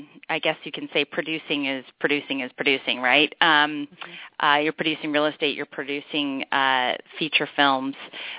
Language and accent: English; Pasadena, California, United States; and then, of course, my hometown, Pasadena.